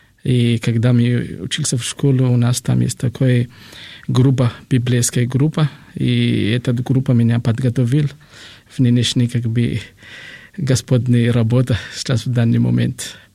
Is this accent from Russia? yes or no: no; Madagascar; Russian is a second language; moved away as an adult; мне сейчас 48 лет, и я с Мадагаскара. Мне было 20 лет, когда я покинул нашу страну, и это по теме учебы.